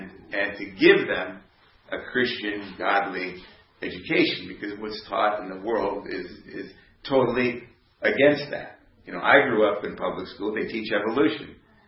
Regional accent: United States; because I'm American, and that's where I became a Seventh-day Adventist, and that's what I became familiar with.

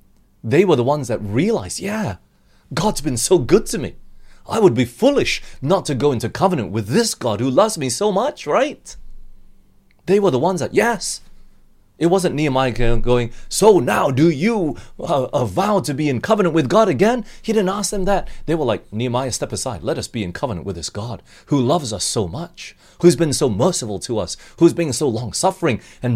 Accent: Australia; also born or lived in Malaysia / United States; yes, I'm Malaysian, I grew up in Australia, I've been living in US before

